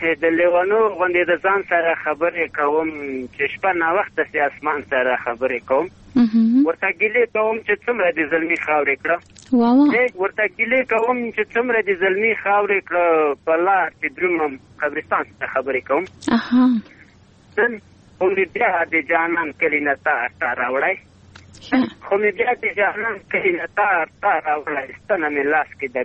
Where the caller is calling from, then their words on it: Ghorband, Parwan, Afghanistan; د غوربند نه